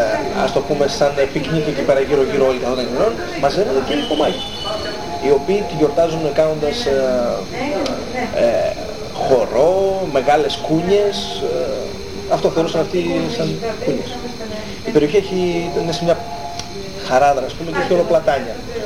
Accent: Kimmeria, Eastern Macedonia and Thrace, Greece; εγώ μεγάλωσα στην Κυμαίρια, ήταν μεικτό το χωριό, το καφενείο είχε και μουσουλμάνους και χριστιανούς μέσα

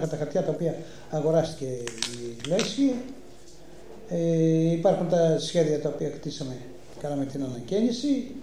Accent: Sikorachi, Eastern Macedonia and Thrace, Greece; Διότι εγώ θυμάμαι από το χωριό μου, εμείς χορεύαμε πολλούς ποντιακούς χορούς.

